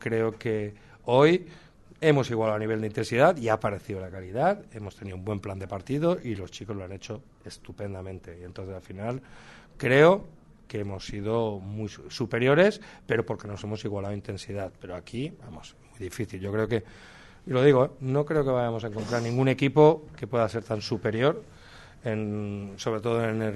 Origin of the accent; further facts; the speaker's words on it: Castellón, Valencian Community, Spain; Yo soy de Castellón y este viaje aquí lo he hecho y sé lo que cuesta